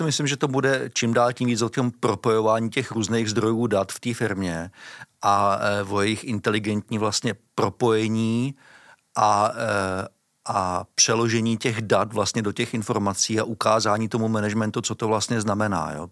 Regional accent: Mladá Boleslav, Central Bohemian Region, Czechia; Já jsem původem z Mladé Boleslavy, jo.

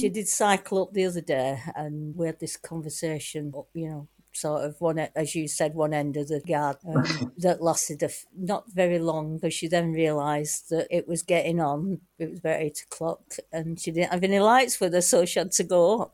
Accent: Chadderton, North West England, United Kingdom; I'm from Chadderton in Oldham.

